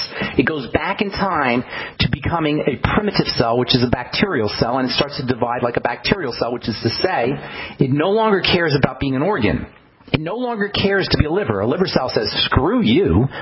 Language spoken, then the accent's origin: English; New Jersey, United States; I grew up in New Jersey.